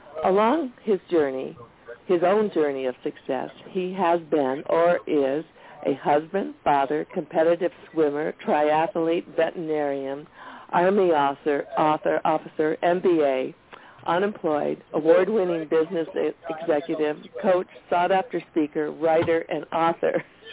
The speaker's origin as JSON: {"language": "English", "town": "Detroit", "region": "Michigan", "country": "United States", "tie": "born or raised there", "said": "I was raised in Detroit, Michigan, so we used to go over the bridge all the time."}